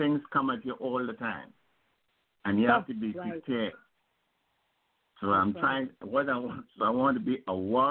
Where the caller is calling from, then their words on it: Connecticut, United States; I'm calling from Connecticut.